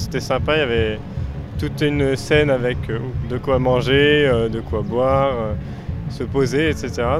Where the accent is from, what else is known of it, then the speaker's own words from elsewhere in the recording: Niort, Nouvelle-Aquitaine, France; Pas du tout, moi je suis de Niort, et sinon je fais mes études à Rennes.